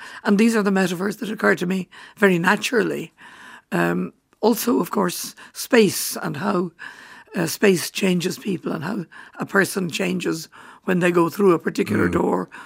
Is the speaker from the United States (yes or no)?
no; Cork, Munster, Ireland; I grew up in Cork